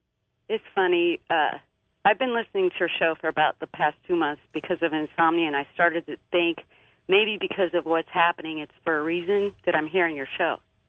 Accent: Kansas, United States; I'm from Kansas

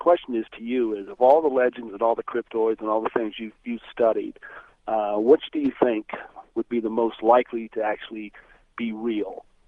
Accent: Parkersburg, West Virginia, United States; I'm from Parkersburg, West Virginia, which you probably know where it is.

